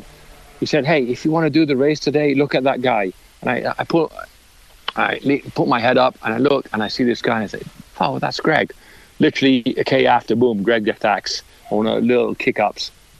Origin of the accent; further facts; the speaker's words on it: United States; I missed the amateur racing in Italy, because I came from America.